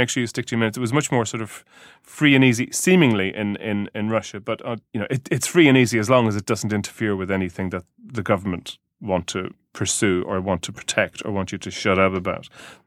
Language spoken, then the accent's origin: English; Ireland; growing up in Ireland, you're not steeped in race politics, because when I was a kid, you know, you look around, and for as far as the eye can see, there's a bunch of just, you know... mildly overweight white Catholics